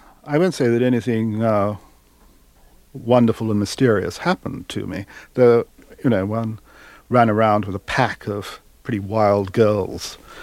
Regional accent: Shanghai, China; born or raised there

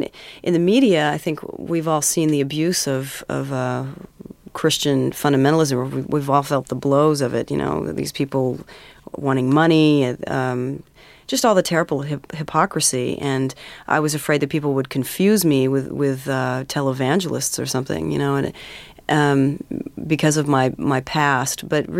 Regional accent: Glendale, California, United States; also born or lived in East Hollywood / Joshua Tree; Well, actually, I was born in East Hollywood and grew up in Glendale and also Joshua Tree. We had a cabin out there that we spent a lot of time at.

